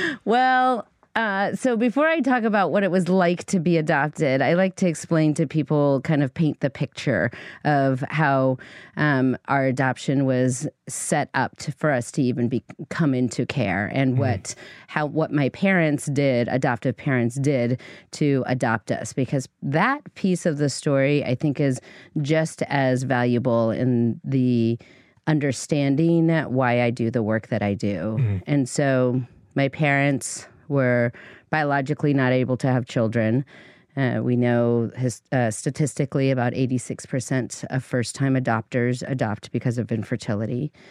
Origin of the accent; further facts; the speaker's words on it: East Coast, United States; So I grew up on the East Coast after I was adopted.